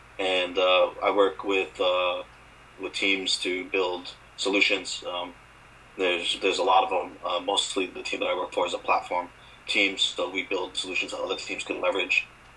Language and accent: English; Fall River, Massachusetts, United States; Just a little background on myself. I grew up in Fall River. I was born in Fall River.